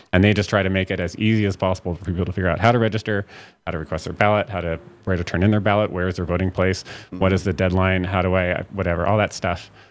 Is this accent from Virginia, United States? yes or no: no; Oregon, United States; born or raised there; also born or lived in Northern California